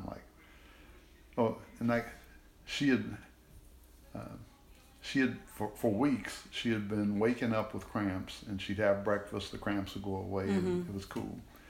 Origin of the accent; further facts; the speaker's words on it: Louisville, Kentucky, United States; And I always thought that, to my mind, growing up in Louisville